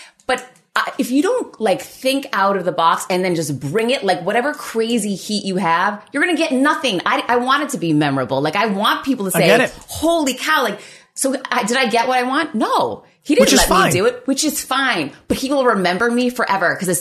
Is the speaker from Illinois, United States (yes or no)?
no; Worcester, Massachusetts, United States; Worcester, Mass. The 508.